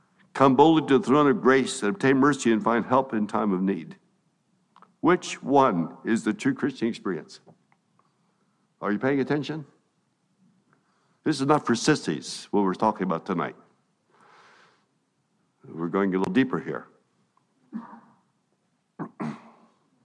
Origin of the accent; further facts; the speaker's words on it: Costa Rica; I'm from Latin America, I'm from Costa Rica.